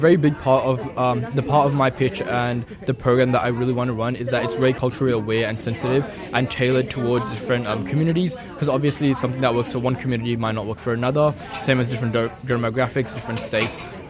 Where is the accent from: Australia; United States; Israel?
Australia; Victoria; I'm from Victoria